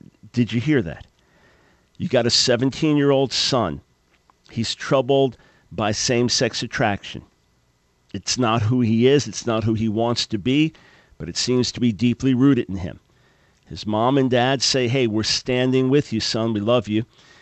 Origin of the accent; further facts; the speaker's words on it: New York, United States; Just growing up in New York